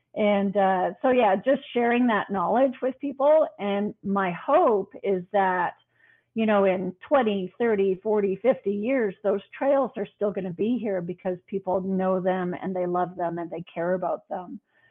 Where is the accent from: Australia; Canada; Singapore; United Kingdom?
Canada; moved away as an adult; now in United States; We're originally from Canada. We've been in Texas for just about 18 years now.